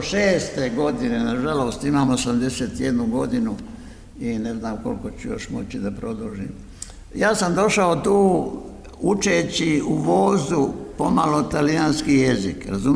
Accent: Ravni, Šumadija and Western Serbia, Serbia; moved away as an adult; also born or lived in France; now in Italy; Ja sam rođen kod Užica u Ravnima, tamo sam svršio gimnaziju, učiteljsku školu, pošto sam učio još u Francuskoj i tu me sreća ili nesreća donela i tu se još nalazim

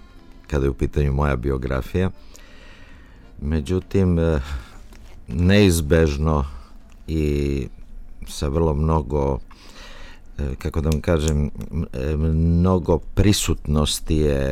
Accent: Belgrade, Serbia; Ja sam zatekao kao mali klavir u kući u Beogradu, jer mi smo stara beogradska porodica

